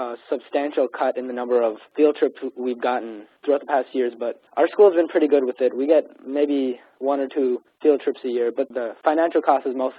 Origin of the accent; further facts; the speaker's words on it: Michigan, United States; born there; But for me, I was born in Michigan, so I wasn't a Canadian citizen.